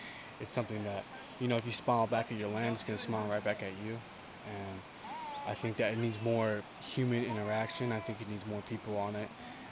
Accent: Orleans, California, United States; I am from Orleans.

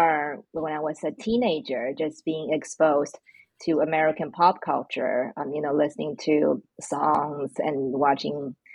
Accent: Beijing, China; moved away as an adult; now in United States; So I'm from China. I was born and raised in Beijing, China. Spent 2/3 of my life in China, and I moved to the United States in my early 20s for law school. So primarily lived in China and the U.S.

